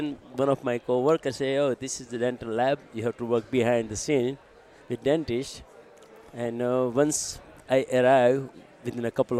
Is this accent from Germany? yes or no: no; India; English is a second language; now in United States; I grew up in India.